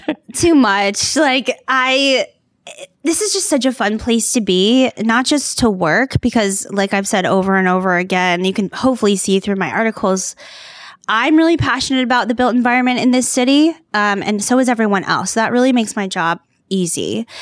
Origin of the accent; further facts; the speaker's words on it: Louisville, Kentucky, United States; now in Cincinnati, United States; Louisville, Kentucky.